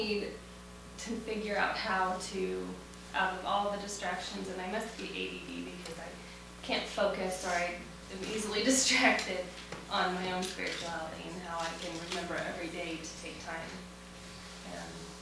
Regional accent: Mesa, Arizona, United States; from Mesa, Arizona, and I have 3 children

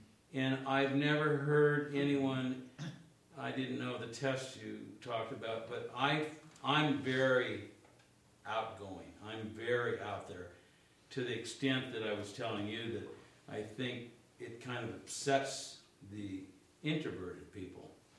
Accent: California, United States; I'm from Southern California

